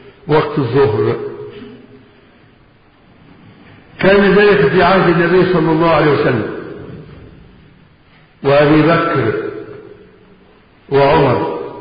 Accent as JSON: {"language": "Arabic", "country": "Egypt", "said": "لكن البشر حاليا عندنا في مصر مخالف لفعل عثمان رضي الله عنه."}